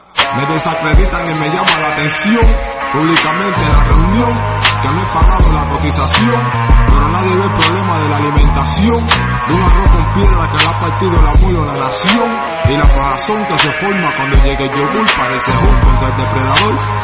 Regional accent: Cuba; Nosotros mismos nos separamos y somos igual cubanos.

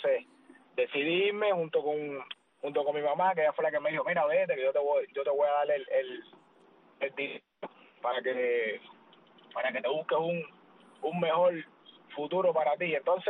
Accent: Cuba; moved away; yo nunca salí de Cuba con el pensamiento de seguir en el deporte.

